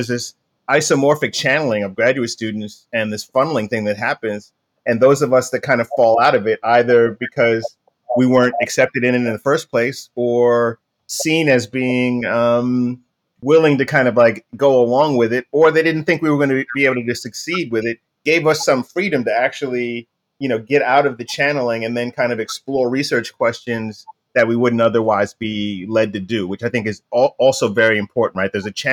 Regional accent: New York, United States; so as a New Yorker, I feel great about the possibility.

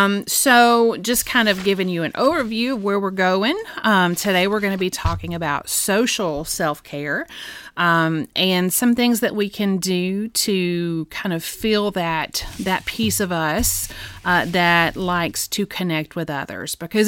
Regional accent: Georgia, United States; I'm a Southern girl. I'm from Georgia. And I know, you know, the importance of family in our area.

